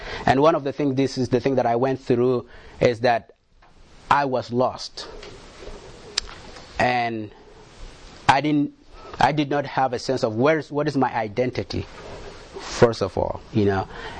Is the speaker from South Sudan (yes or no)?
yes; South Sudan; moved away; So I was born in South Sudan in 1982.